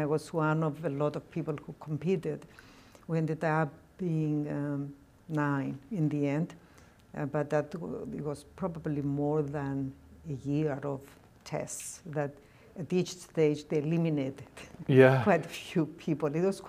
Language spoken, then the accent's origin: English; Cyprus; I came from Cyprus.